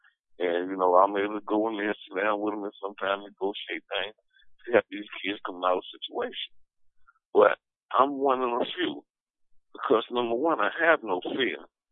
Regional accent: Norfolk, Virginia, United States; When they found out I came from Norfolk, Virginia, they were astonished

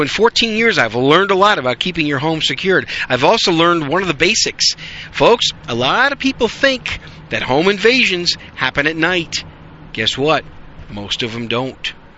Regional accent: Green Bay, Wisconsin, United States; also born or lived in New York City; now in Dallas, United States; I'm just a Yankee with a gun. I was born in New York City, folks, raised in Green Bay, Wisconsin, and now I live in Dallas, Fort Worth since 93.

